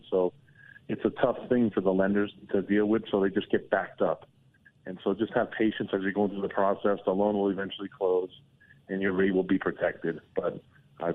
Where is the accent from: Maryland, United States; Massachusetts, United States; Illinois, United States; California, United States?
Massachusetts, United States; Framingham; I'm from just outside of Boston in a big town called Framingham, Mass.